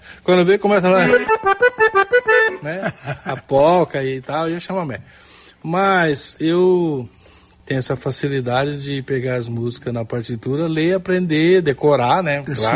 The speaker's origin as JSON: {"language": "Portuguese", "town": "Santos", "region": "São Paulo", "country": "Brazil"}